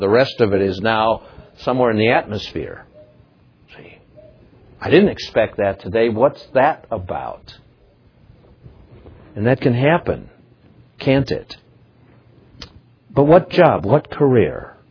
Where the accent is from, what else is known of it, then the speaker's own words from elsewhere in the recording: Minnesota, United States; I'm a Minnesotan. Came out here for the first time.